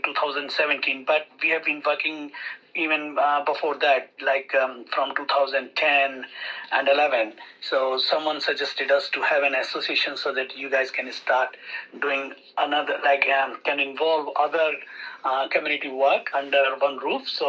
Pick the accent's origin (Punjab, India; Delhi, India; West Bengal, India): Delhi, India; moved away as an adult; now in Canberra, Australia; I came from Delhi, so I was missing that buzz, the noise, and the sense of community over time.